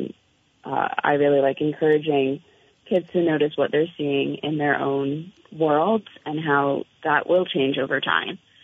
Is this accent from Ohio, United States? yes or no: no; New Jersey, United States; And I grew up in New Jersey, which is a great state for watching birds as well.